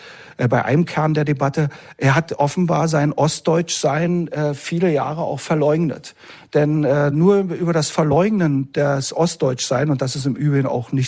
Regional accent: Berlin, Germany; ich bin irgendwie, man hört's ja auch, ich bin Berliner.

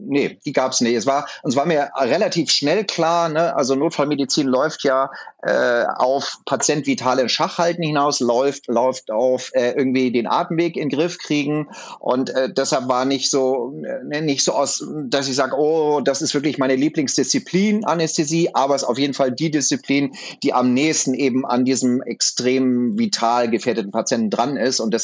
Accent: Hamburg, Germany; das hast du ja schon sehr richtig gesagt. Ich bin 17 Jahre alt, ich komme aus Hamburg.

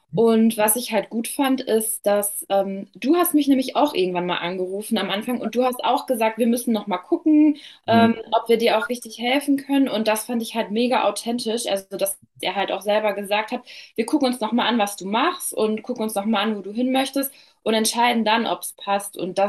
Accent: North Rhine-Westphalia, Germany; ich bin 24 Jahre alt, komme aus der Nähe von Dortmund

